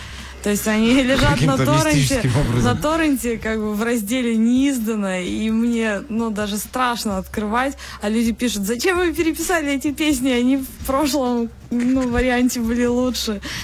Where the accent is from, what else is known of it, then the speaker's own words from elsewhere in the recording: Yekaterinburg, Sverdlovsk Oblast, Russia; moved away; она была написана, когда мы уже уезжали из Екатеринбурга, ну, то есть как-то об этом, вот, и все равно город родной, любимый, не хотелось никуда уезжать, просто так получилось